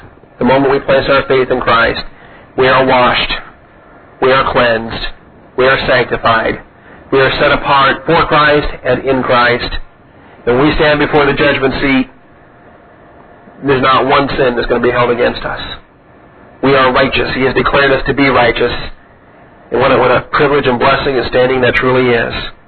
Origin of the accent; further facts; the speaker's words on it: Washington, United States; now in Texas, United States; I mean, I grew up in Washington. Maybe I got to illustrate this. If you grow up here in Texas and you don't have a whole lot of fireplaces, you don't build a whole lot of fires.